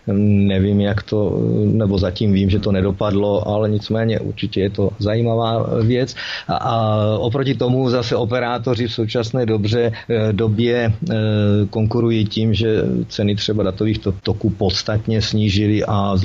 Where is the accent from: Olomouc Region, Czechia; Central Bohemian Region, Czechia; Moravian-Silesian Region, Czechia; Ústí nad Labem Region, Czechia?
Olomouc Region, Czechia; Olomouc; jelikož jsem rodilý Olomoučák, přiznám se, že například názvy všech zastávek MHD v Olomouci neznám